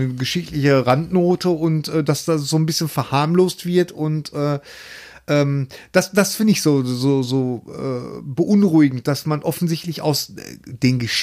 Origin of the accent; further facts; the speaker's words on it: Bochum, North Rhine-Westphalia, Germany; also bei uns in Bochum zum Beispiel in der Einkaufszone